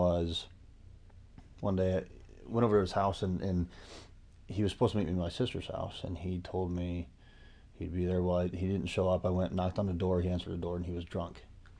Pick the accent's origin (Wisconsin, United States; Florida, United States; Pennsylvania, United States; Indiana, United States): Indiana, United States; Mishawaka; I'm from Mishawaka, Indiana.